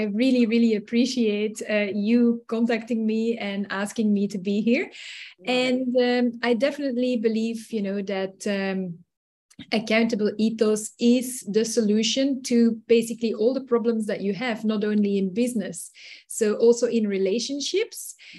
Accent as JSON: {"language": "English", "country": "Belgium", "said": "I'm actually originally from Belgium."}